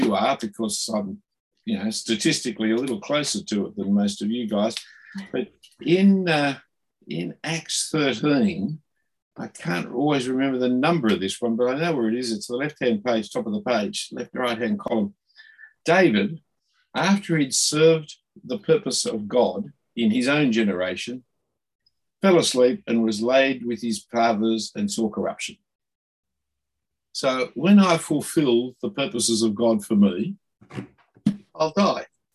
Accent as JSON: {"language": "English", "town": "Sydney", "region": "New South Wales", "country": "Australia", "tie": "born or raised there", "said": "Growing up in Sydney in that period of time, Australia was good in every sport"}